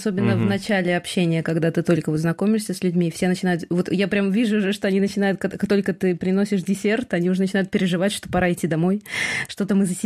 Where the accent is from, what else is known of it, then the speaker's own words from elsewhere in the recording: Saint Petersburg, Russia; also born or lived in Krasnoyarsk / Italy / France / London; now in Stratford-upon-Avon, United Kingdom; Я родилась в Красноярске, и потом родители переехали вместе со мной в Петербург. Потом я переехала в Италию, потом я пожила во Франции, потом я переехала в Лондон, а потом оказалась в Стратфорде на Эйвене.